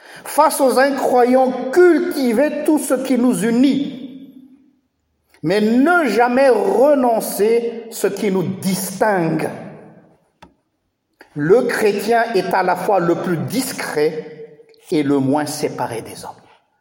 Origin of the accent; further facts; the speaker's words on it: Madagascar; now in Belgium; Moi, j'ai une double nationalité, en même temps malgache et belge. Donc, je vis les deux en même temps. Je suis toujours connecté avec mon pays natal. J'essaie de suivre toujours mon régime alimentaire, même si je suis à 12 000 km de mon pays.